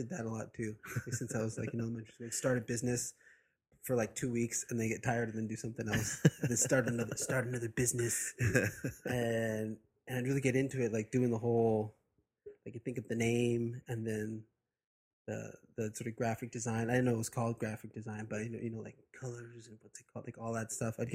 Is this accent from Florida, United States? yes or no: no; Imperial Beach, California, United States; also born or lived in San Diego / Chula Vista; I bounced around between you know, Imperial Beach, Chula Vista, mm-hmm. Very glamorous.